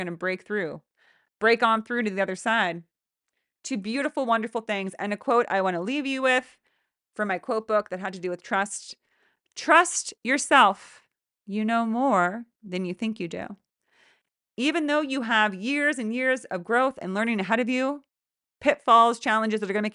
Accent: California, United States; I'm from California. You get like these big, thick trunks, but everything in northern or in upstate New York just feels like these like skinny, tall trees.

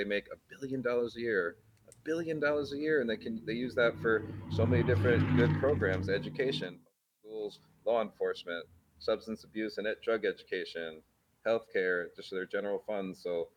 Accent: New York, United States; I'm from New York, so I've got, you know, my New York swag, my just go for it mentality.

